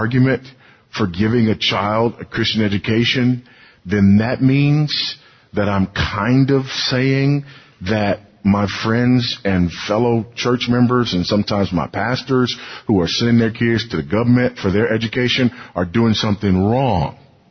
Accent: California, United States; Reason being, I did grow up in the South, in a different South. I grew up in Southern California.

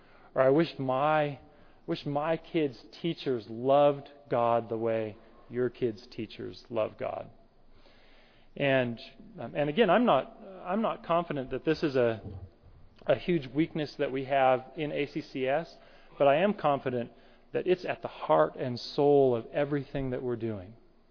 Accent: California, United States; And I grew up in Central California, so moving to the north was just a whole new experience for me.

